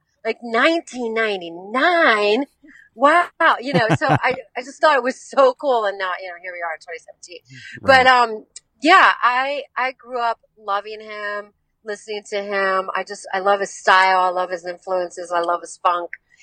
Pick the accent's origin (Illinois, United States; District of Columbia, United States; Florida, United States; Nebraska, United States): District of Columbia, United States; Washington; now in Madison, United States; So I currently live in Madison, Wisconsin. I'm originally from Washington, D.C. That's where I met Jody.